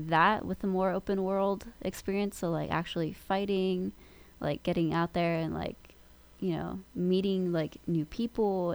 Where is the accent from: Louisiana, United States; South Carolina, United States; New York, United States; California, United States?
California, United States; Yeah, obviously, growing up in SoCal, like 70